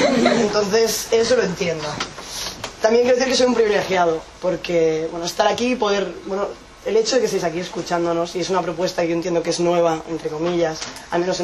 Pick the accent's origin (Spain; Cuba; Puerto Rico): Spain; Barcelona, Catalonia; vengo de Barcelona.